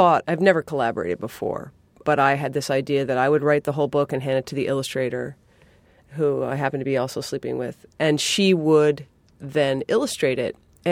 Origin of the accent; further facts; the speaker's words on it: New England, United States; I mean, I'm from New England.